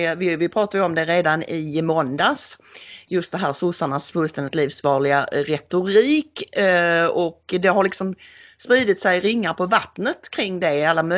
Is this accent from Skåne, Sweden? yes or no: yes; Skåne, Sweden; Jag tror överhuvudtaget att det är svårt för oss som skåningar att härma andra skånska dialekter än den vi tillhör.